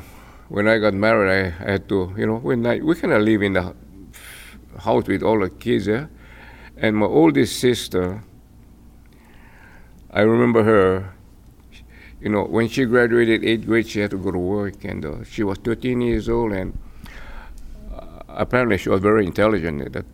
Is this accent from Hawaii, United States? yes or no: yes; Kilauea, Hawaii, United States; born there; I was born in Kilauea, and I was a very sick child.